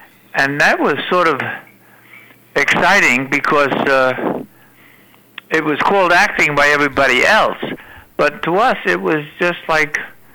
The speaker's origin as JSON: {"language": "English", "town": "Brooklyn", "region": "New York", "country": "United States", "said": "I'm from Brooklyn, so I was taught to be honest and truthful."}